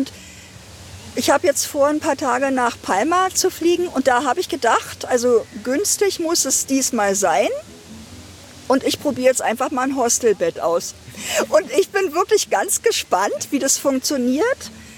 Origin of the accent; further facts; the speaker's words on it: Ludwigsfelde, Brandenburg, Germany; now in Potsdam, Germany; Also ich bin eine gebürtige Ostdeutsche und aufgewachsen in Ludwigsfelde. Das ist 18 Kilometer von Potsdam weg und bin dann vor wahrscheinlich 25 Jahren mit meinem Mann nach Potsdam gezogen.